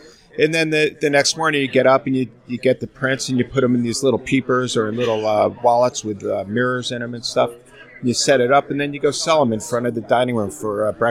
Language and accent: English; Ellenville, New York, United States; I grew up in Ellenville, New York, which is a quintessential Borscht Belt town.